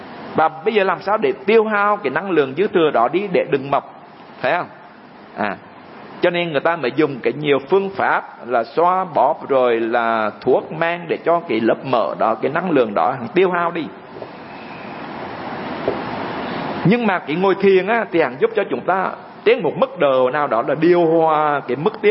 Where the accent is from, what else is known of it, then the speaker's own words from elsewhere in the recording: Hue, Thừa Thiên Huế, Vietnam; also born or lived in Ho Chi Minh City; chúng tôi quê ở ngoài Huế á, rồi đùng một cái bay vào Sài Gòn học.